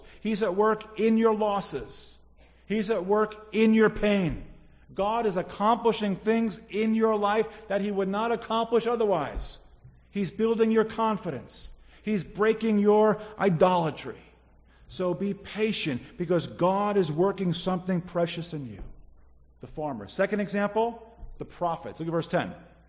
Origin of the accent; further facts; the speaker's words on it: Queens, New York, United States; Born and raised in Queens, not a lot of farms in Queens.